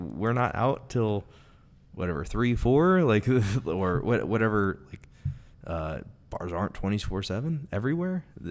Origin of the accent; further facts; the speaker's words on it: California, United States; when I go back, I'm from the Bay Area.